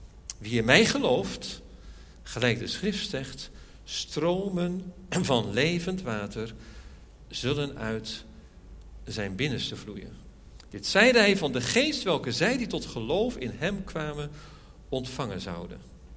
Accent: Netherlands; En weet je, als Hollandse jongen denk je dan van, nou, het zal wel een beetje meevallen, hè.

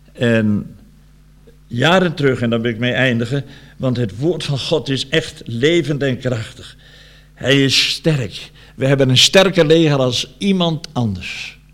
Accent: Brazil; Dutch is a second language; now in Netherlands; dat is bij ons in Brazilië ook zo, maar ook hier in Nederland.

